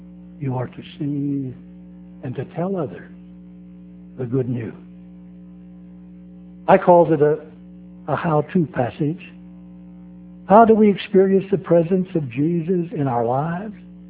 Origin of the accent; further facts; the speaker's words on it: Hanover, Pennsylvania, United States; I grew up in Hanover, Pennsylvania, 7 miles from the Mason-Dixon line, the border with Maryland, about 40-some miles from the city of Baltimore.